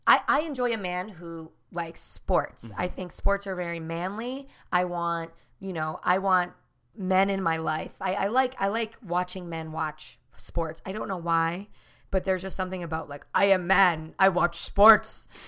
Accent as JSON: {"language": "English", "town": "Boston", "region": "Massachusetts", "country": "United States", "said": "will always root for the Red Sox because they're from Boston, mm-hmm. and I'm from Boston"}